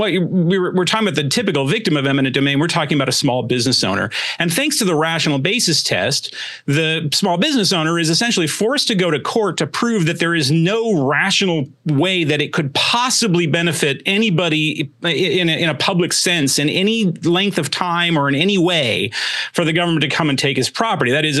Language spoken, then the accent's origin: English; Arizona, United States; But I'm glad to say that here in my home state of Arizona